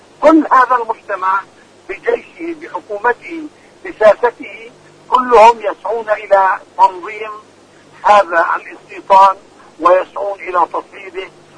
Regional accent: Palestine; لا خيار أمامنا كفلسطينيين إلا مواجهة الاحتلال

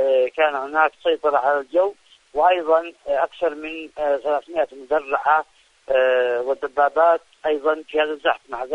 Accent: Yemen; لأننا استطعنا كيمنيين أن نتغلب على كل المنظومات الحديثة

